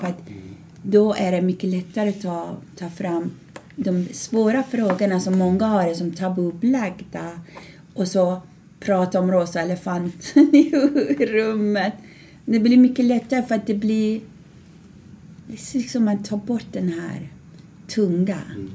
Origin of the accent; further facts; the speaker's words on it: Iran; moved away as an adult; när jag flydde från Iran med min son.